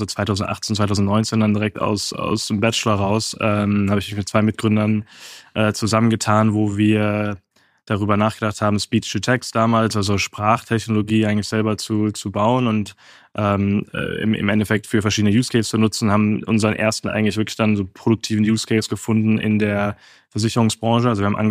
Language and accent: German; North Rhine-Westphalia, Germany; Ursprünglich aus dem Bergischen Land, der Nähe von Köln groß geworden, 45 Minuten von Köln weg